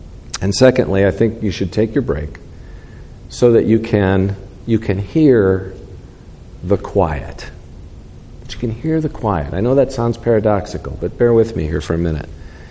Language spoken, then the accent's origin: English; Texas, United States; We were talking to other people in the Yosemite area, and we're from West Texas, and they said, well, I bet you don't have anything like this in West Texas, do you?